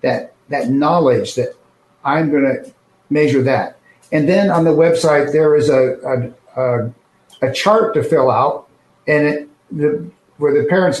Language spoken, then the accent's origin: English; Phoenix, Arizona, United States; here in Phoenix, my home state